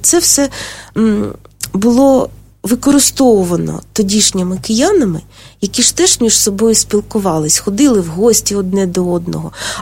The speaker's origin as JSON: {"language": "Ukrainian", "region": "Kyiv", "country": "Ukraine", "tie": "born there", "said": "я сама народилася в Старокиївському роді, і це було на Магістратському Подолі, тобто це Верхній Поділ, де були квартали членів магістрату."}